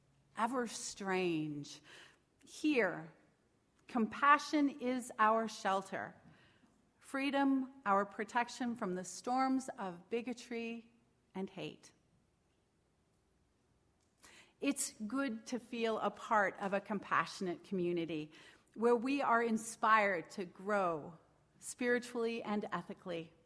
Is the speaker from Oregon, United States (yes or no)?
yes; Oregon, United States; Some of you know I grew up in Southern Oregon